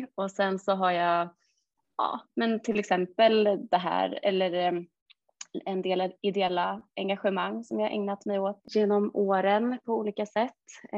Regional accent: Stockholm, Stockholm County, Sweden; moved away as an adult; also born or lived in Uppsala; now in Eksjö, Sweden; Jag är ursprungligen från Stockholm. Pluggade i Uppsala. Efter examen så jobbade jag 1,5 år i Uppsala innan jag flyttade hit.

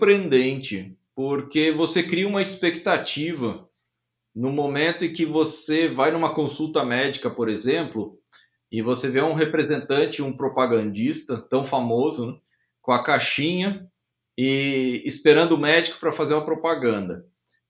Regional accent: Rio Grande do Sul, Brazil; eu trabalhava no serviço técnico no Rio Grande do Sul, como bom gaúcho, atendia vários clientes lá em Porto Alegre

